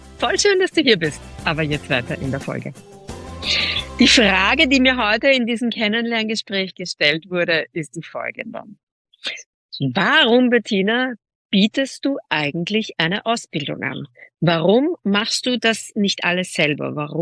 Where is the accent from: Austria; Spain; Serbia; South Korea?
Austria; würde man bei uns in Österreich sagen.